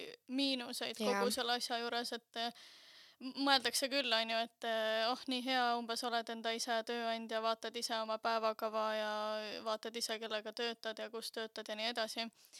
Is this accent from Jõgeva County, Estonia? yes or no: yes; Jõgeva, Jõgeva County, Estonia; ma olen Jõgevalt pärit ja ma alustasin ka Jõgeval, nii et...